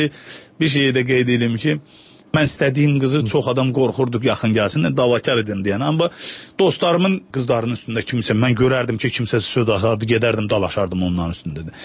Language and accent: Azerbaijani; Ganja, Azerbaijan; Orta məktəbi mən Rus məktəbini bitirmişim və Gəncədə böyümüşəm.